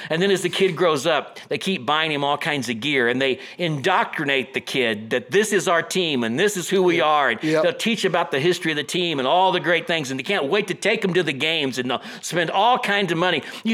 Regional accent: Kansas City, United States; I'm from Kansas City.

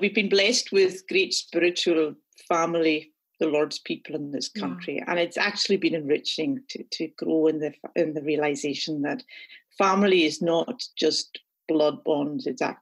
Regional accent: Scotland, United Kingdom; now in Grand Rapids, United States; We are Scottish, as you'll detect from my accent. So we came here in 2007.

